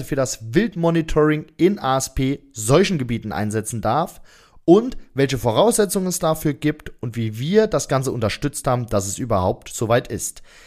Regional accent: Rhineland-Palatinate, Germany; Und wie ihr wisst, kommen wir auch aus Rheinland-Pfalz.

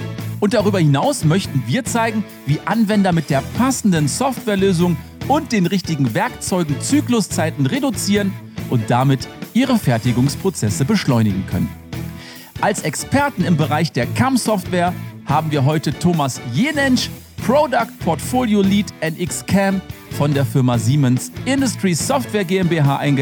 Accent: Rhineland, Germany; Da habe ich natürlich als Rheinländer direkt gedacht, erste Schneeflocke, bin ich raus mit dem Auto

